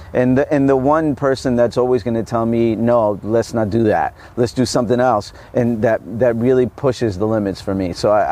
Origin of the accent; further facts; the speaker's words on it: New Jersey, United States; So I signed and I said, well, you know, I'm from New Jersey. Can I be in my local team?